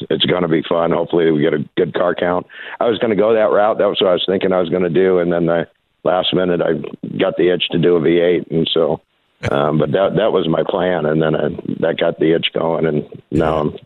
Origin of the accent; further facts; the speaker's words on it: Missouri, United States; I grew up back in Missouri watching the Rusty Wallace and them race back in Missouri.